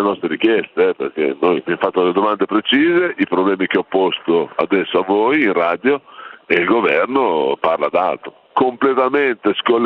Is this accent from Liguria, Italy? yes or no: yes; Genoa, Liguria, Italy; E noi questo da genovesi non l'abbiamo mai accettato.